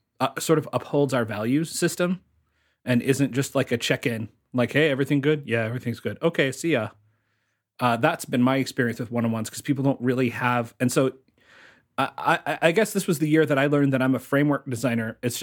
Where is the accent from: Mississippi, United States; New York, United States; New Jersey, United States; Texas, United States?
Texas, United States; Dallas-Fort Worth; Well, I grew up in Dallas-Fort Worth, and the H.R. Puffin stuff characters were still active.